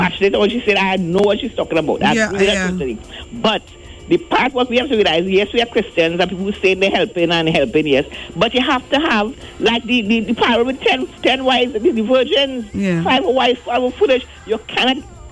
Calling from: Maraval, Trinidad & Tobago; Good morning. I'm calling from Maraval.

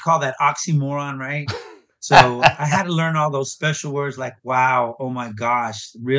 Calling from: Tomball, Texas, United States; So I'm here in the Tomball area right outside of Houston.

